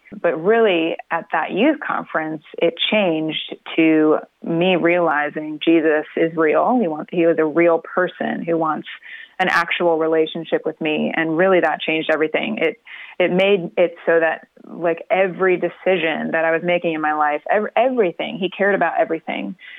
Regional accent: Florida, United States; now in Nashville, United States; No, we moved here about 5 years ago now. We grew up in Florida. Both my husband and I met in church back in the day and when we were teens and, moved our way up to Nashville, Tennessee just a few years ago.

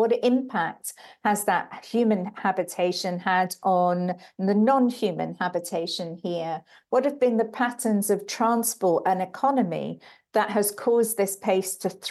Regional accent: Brixton, London, United Kingdom; also born or lived in Sweden / Switzerland / France; I'm a girl from Brixton, but I don't live in Brixton anymore. I've lived in many different places in Sweden, in Switzerland, in France, and I live now in rural Sussex in the south of the UK.

